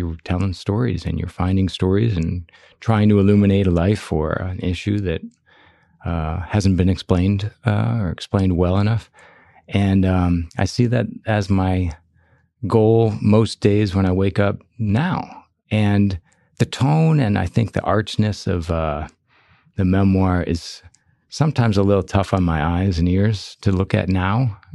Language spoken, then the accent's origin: English; Chicago, Illinois, United States; when I was growing up in Chicago, we just called it sarcasm, you know, and then we grew up with Letterman